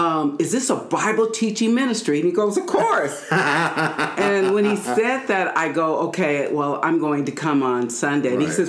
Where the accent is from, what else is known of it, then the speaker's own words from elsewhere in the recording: Los Angeles, California, United States; I grew up here in Los Angeles, California, actually. I was born and raised. I went to school here. I went to college here. I went to Cal State, L.A.